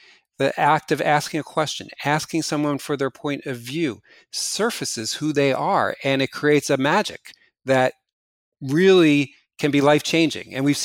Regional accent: New Jersey, United States; When I go back to New Jersey, my hometown, I'm frequently stereotyped as the egghead academic.

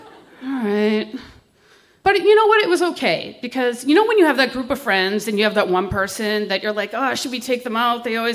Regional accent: Boston, Massachusetts, United States; But, like, I kind of didn't know, like, what I even wanted because I grew up in Boston.

